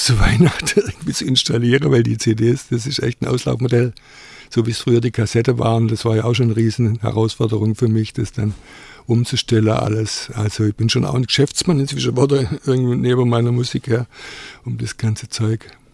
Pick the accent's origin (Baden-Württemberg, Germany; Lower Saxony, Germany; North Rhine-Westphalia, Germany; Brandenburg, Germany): Baden-Württemberg, Germany; accent: Swabian; first language Swabian; Also ich fühle mich halt daheim im Schwäbischen irgendwie. Also ich merke schon, das geht mir leichter von die Lippe als das Hochdeutsche. Obwohl man, wenn ich Hochdeutsch singe, mir es eigentlich nicht anhört, dass ich Schwabe bin.